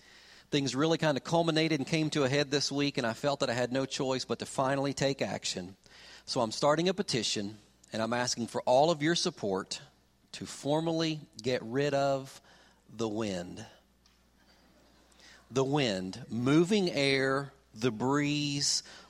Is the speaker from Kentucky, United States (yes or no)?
yes; Kentucky, United States; two tornadoes that touched down in the state of Kentucky, my home state, and both of those tornadoes were close to where our parents lived.